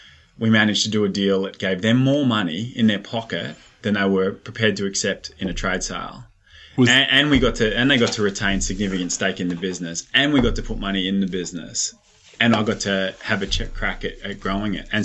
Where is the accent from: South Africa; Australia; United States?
Australia; Yeah, we're Australian and we're cash flow positive